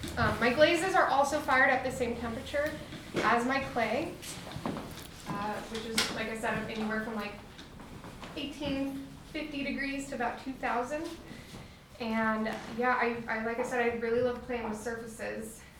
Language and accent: English; Anchorage, Alaska, United States; So I was born and raised here in Alaska from Anchorage originally, where I graduated with a BFA in 2018 from UAA.